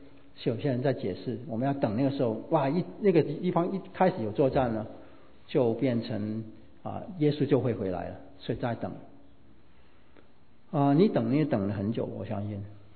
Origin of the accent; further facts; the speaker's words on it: China; 你不要想我们中国人很伟大，我们比起罗马统治的办法一点都不伟大